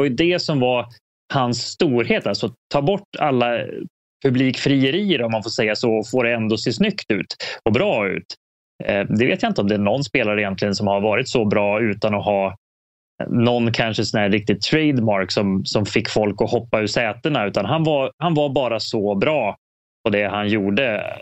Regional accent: Västerås, Västmanland County, Sweden; när jag växte upp där i Västerås

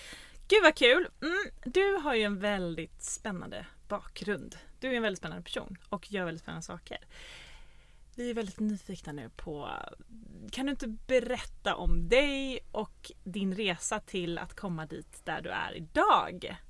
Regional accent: Gothenburg, Västra Götaland County, Sweden; Vi är ju alla från Göteborg, så det delar vi också.

